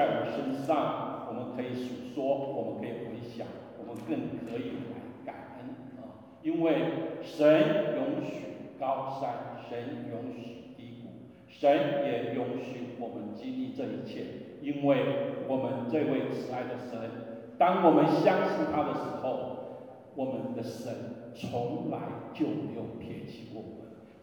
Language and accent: Chinese; Taiwan; born there; moved away; 1997，我们从我们的出生地台湾来到现在啊，现在就2018了，马上就2019了。当年我们来的时候，我们最小的10岁，现在已经31岁了啊。